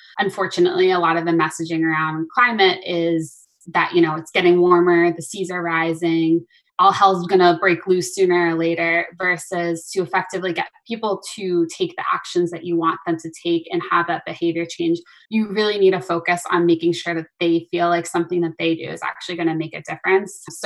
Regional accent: Massachusetts, United States; For me personally, I grew up on Cape Cod.

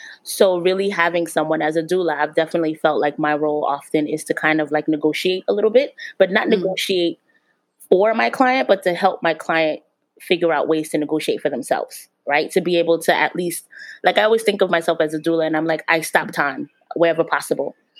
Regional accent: Brooklyn, New York, United States; every time that I was able to go back to Brooklyn, it just felt right. I was raised in Brooklyn.

